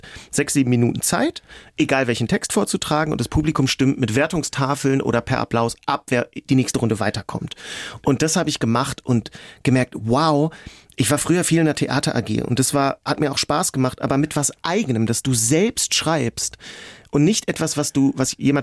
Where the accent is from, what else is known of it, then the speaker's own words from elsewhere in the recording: Hanover, Lower Saxony, Germany; Ich hatte mit 16 schon eine Jahreskarte in Hannover, wo ich herkomme, fürs Museum.